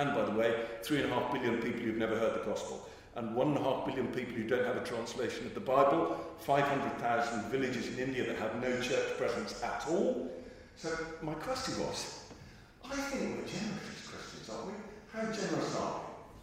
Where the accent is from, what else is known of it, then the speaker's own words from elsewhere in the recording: England, United Kingdom; I'm only doing it, well, I'm English, so I don't like to talk about money.